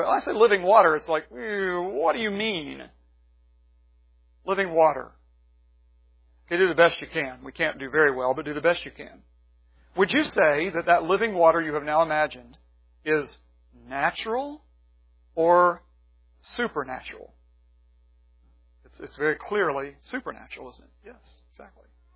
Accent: West Virginia, United States; the old-timey preachers I grew up with in West Virginia, these are preachers who sang their sermons.

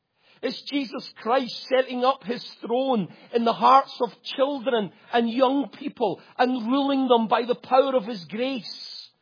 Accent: United States; Because I might not sound like it, but I'm an American. And I'm very proud of it. I'm happy to be an American.

